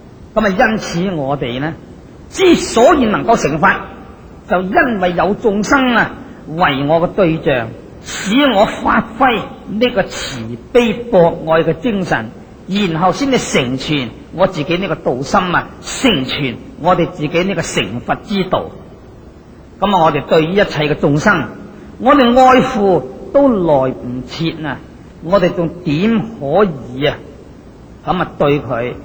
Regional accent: China; 我们中国人传统的

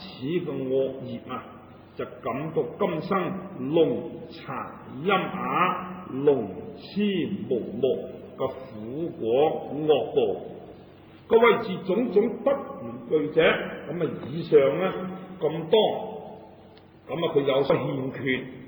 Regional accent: Hong Kong; 我们香港人所谓呢你都痴线的

